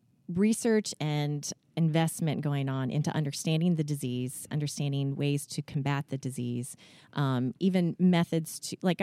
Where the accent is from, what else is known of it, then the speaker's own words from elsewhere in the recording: Atlanta, Georgia, United States; I grew up in Metro Atlanta, and I was ignorant of a lot of the other ways of life people lived around me, even just in the state.